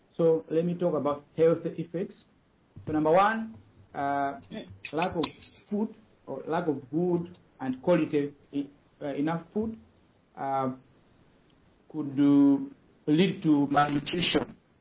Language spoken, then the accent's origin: English; Malawi; now in Liberia; from Malawi. I'm serving here in Liberia.